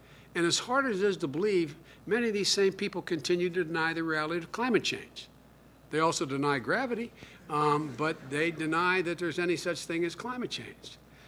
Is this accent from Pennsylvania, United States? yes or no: yes; Pennsylvania, United States; I remember back in 1973, I came from Pennsylvania, and steel and coal were a big deal